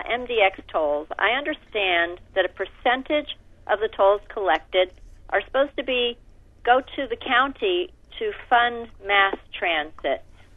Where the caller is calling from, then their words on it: South Miami, Florida, United States; Hi. I'm from South Miami. I also take the Metro Rail and everything